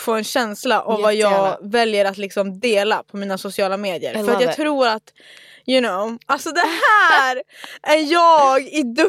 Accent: Umeå, Västerbotten County, Sweden; Men alltså i Umeå, där jag kommer ifrån, shoutout till er

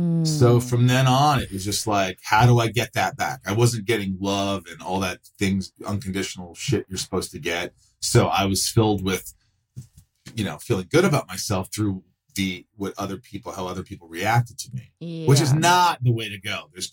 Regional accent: Indiana, United States; also born or lived in New York; we moved to Indiana from New York, which was a big change.

